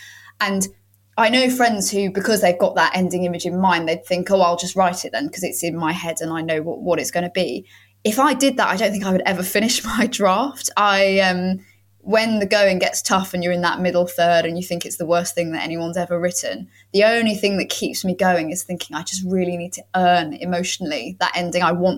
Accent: London, United Kingdom; I've been here in this house for a year now, actually. But my parents, so I grew up in East London, and then my parents moved down to Ramsgate about 10 years ago now.

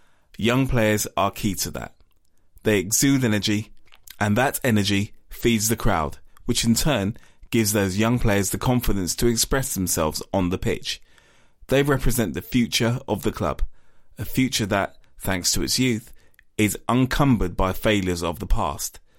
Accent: Wembley, London, United Kingdom; because I grew up near Wembley. I always used to see it from the car driving past.

